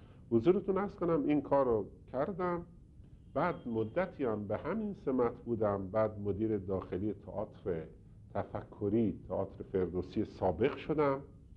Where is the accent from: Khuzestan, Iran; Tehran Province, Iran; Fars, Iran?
Tehran Province, Iran; Tehran; من در تهران محله سنگلت به دنیا آمدم، بعد دوران دبستان رو در مدرسه ابتدایی بصیرت که در یکی از کوچه های محله درخونگاست